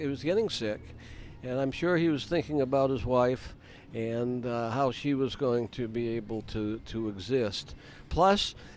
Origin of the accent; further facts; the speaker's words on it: Barnstead, New Hampshire, United States; But I'm from Barnstead, which is in the central part of.